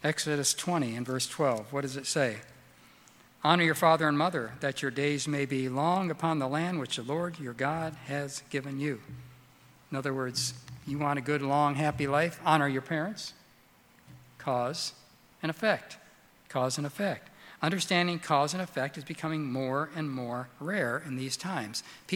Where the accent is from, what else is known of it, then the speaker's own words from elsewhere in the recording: Illinois, United States; And I grew up in Illinois.